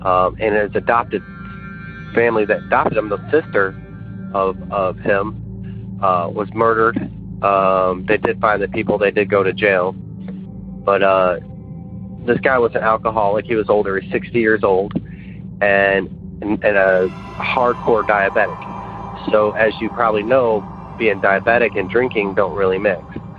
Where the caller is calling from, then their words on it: Tennessee, United States; I'm calling you from West Tennessee.